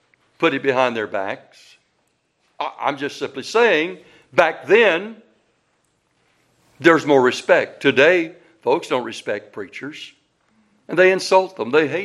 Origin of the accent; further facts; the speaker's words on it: the South, United States; I was raised in the South. I was raised on a farm.